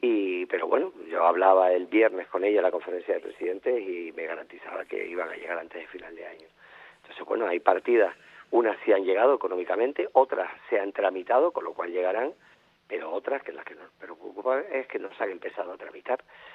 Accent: Canary Islands, Spain; el resto de España ignora una emergencia en un territorio como nosotros, Canarias, te llena de tristeza, ¿no?

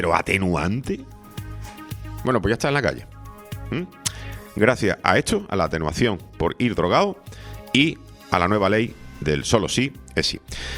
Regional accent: Seville, Andalusia, Spain; born there; moved away as an adult; no te olvides que yo nací en Sevilla y vine aquí con 25 años

